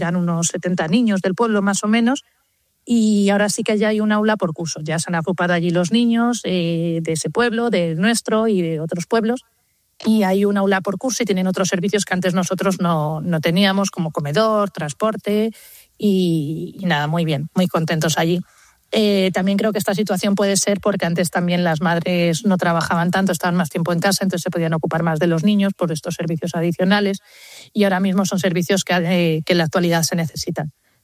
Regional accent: Castile and León, Spain; Yo vivo en un pueblo de Segovia y yo de pequeña iba, bueno, yo soy del año 86, de pequeña iba a un cole rural aquí en mi pueblo

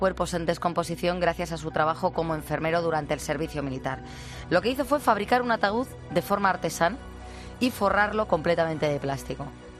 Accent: Germany; Me crié de jovencita en Alemania y allí pues no hay reyes, y donde yo vivía además eran protestantes.

